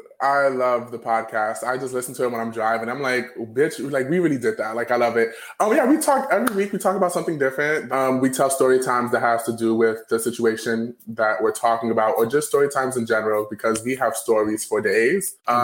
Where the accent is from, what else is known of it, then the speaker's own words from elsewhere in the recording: New York City, New York, United States; The Bronx, New York.